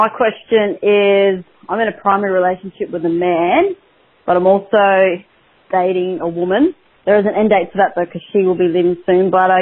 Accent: Australia; I'm from Australia. I'm 32 years old

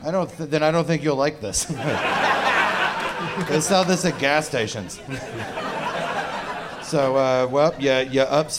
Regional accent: Ohio, United States; I'm from Ohio, and we just read about you.

